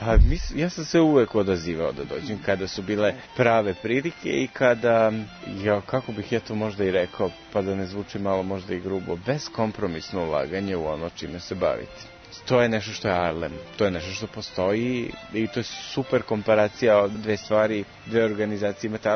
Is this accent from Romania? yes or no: no; Kragujevac, Šumadija and Western Serbia, Serbia; Meni Ćuprija nije strana, ja sam poreklom iz Kragujevca.